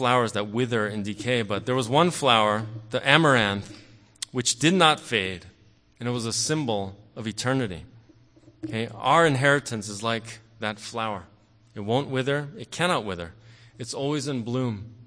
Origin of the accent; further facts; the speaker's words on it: Fairless Hills, Pennsylvania, United States; As pure as the first snow of winter back in my hometown of Fairless Hills, Pennsylvania.